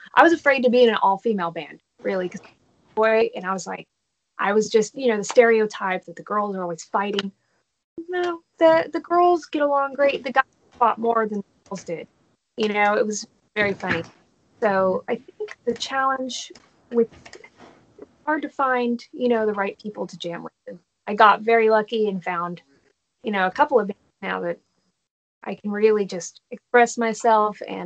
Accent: Dallas, Texas, United States; And I'm from Dallas, which is a good like 9 hours away.

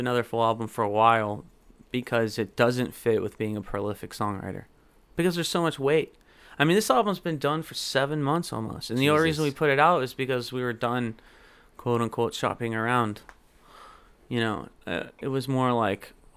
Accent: Athens, Georgia, United States; It's this guy named Shil Patel out of Athens, Georgia, my hometown, actually, which is so awesome.

